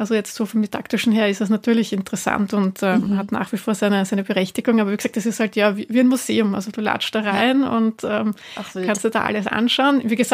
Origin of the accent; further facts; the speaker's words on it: Austria; bei uns in Österreich ist das ja sowieso mit den AKWs.